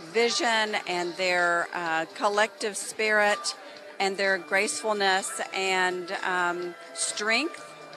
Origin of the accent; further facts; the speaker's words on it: United States; As an American, I feel like that those values